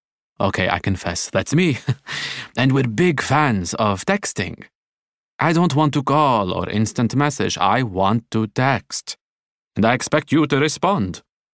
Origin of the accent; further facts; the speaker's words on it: Bahrain; English is a second language; in my country, I come from Bahrain